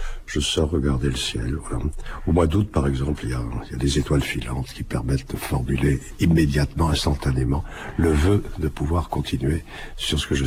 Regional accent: Bordeaux, Nouvelle-Aquitaine, France; born there; je suis né à Bordeaux, puis j'ai eu beaucoup de déplacements dans des ports, pas seulement français, mais européens, dont Venise, par exemple.

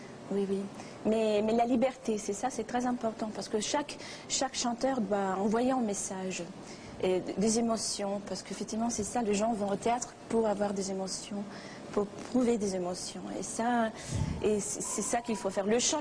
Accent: Rome, Lazio, Italy; Oui, romaine. Oui, je suis romaine, je suis née à Rome, ma famille vient du nord de l'Italie.

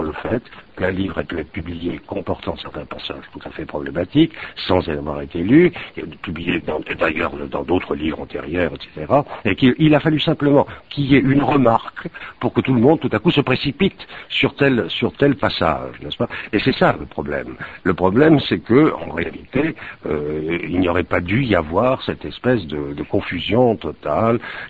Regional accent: Bordeaux, Nouvelle-Aquitaine, France; je suis de Bordeaux, ma famille est.

